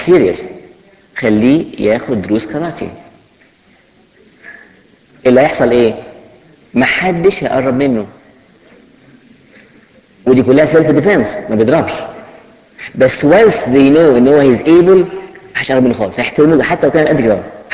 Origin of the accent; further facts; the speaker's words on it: Egypt; احنا كمصريين بناخد ساعات سيريس قوي